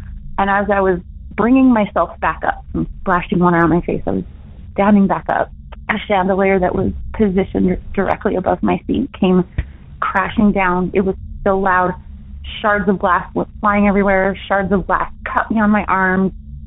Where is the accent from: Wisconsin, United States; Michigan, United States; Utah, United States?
Utah, United States; Hey, Derek. … I'm from Utah.